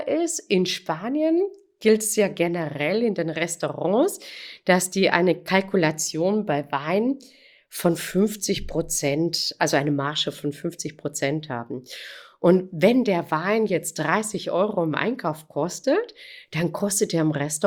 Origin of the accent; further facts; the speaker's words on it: Freiburg, Baden-Württemberg, Germany; mein Vater war Opernsänger und ich bin mehr oder weniger am Freiburger Stadttheater groß geworden.